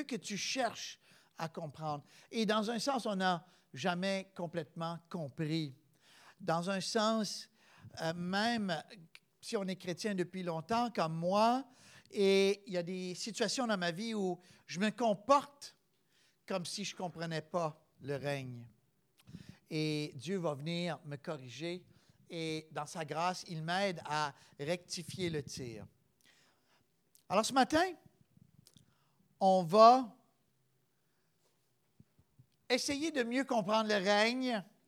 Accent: Quebec, Canada; Les Québécois, nous, on peut dire, la majorité en tout cas, on est héritiers des Français, qui étaient les ennemis des Anglais.

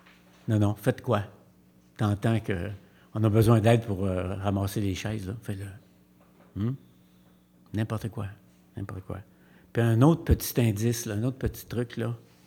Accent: Drummondville, Quebec, Canada; Moi, je viens de Drummondville. Là. Les Anglais, t'es compte sur la main. J'ai jamais dit un mot en anglais.

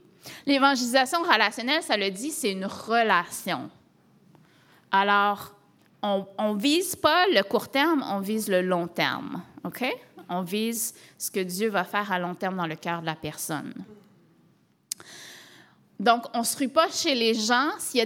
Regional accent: Matane, Quebec, Canada; also born or lived in Rimouski; moi je viens de Matane, j'habitais à Rimouski aussi

